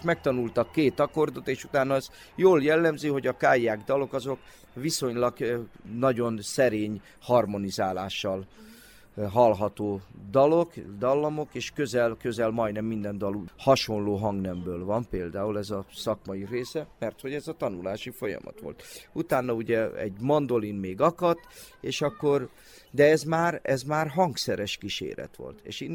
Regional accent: Budapest, Hungary; Én például személy szerint generációkra visszamenőleg budapesti vagyok. Semmi közöm nincsen a úgymond vidéki élethez

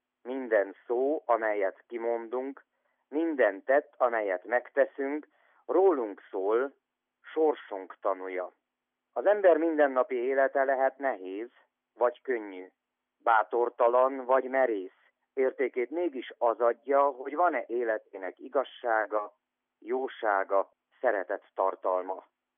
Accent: Transylvania, Romania; Az, hogy magyar vagyok, az, hogy székely vagyok, nem csak teher

